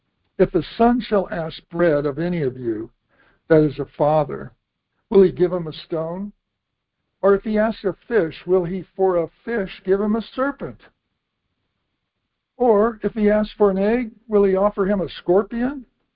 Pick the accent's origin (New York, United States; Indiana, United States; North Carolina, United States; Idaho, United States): North Carolina, United States; I was from North Carolina at the time, living in Ohio, and I was visiting Ohio to take the class.